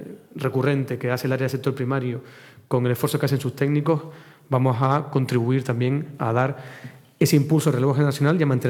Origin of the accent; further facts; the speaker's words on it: Puerto de la Cruz, Canary Islands, Spain; yo soy del puerto de la Cruz. Yo he crecido también en un entorno eminentemente marinero.